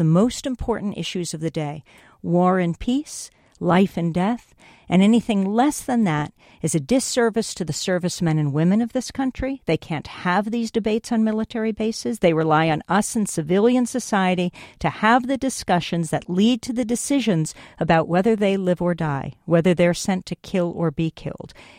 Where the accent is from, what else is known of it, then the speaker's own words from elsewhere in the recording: New York, United States; I come from New York.